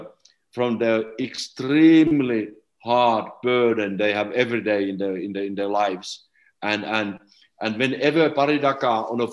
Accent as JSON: {"language": "English", "town": "Tupovaara", "region": "North Karelia", "country": "Finland", "tie": "born there", "second_language": "English", "said": "what about if I was born in Timbuktu instead of born in Tupovaara?"}